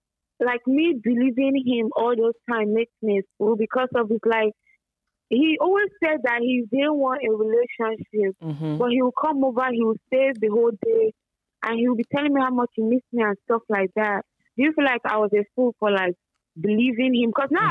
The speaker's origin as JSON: {"language": "English", "country": "Nigeria", "said": "I'm from Nigeria."}